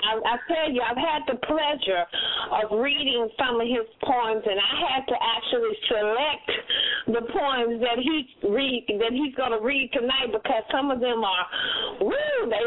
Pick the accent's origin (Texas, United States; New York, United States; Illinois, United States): Texas, United States; Little O'Brien; who is from my hometown right here in Little O'Brien, Texas, good friend of mine.